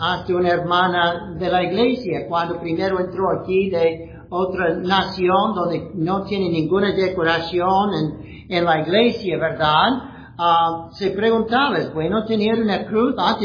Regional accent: Ohio, United States; En el sur de Ohio, yo soy de Ohio

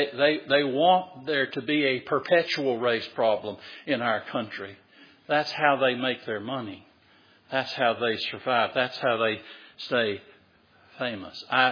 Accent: the South, United States; I'm a Southerner through and through.

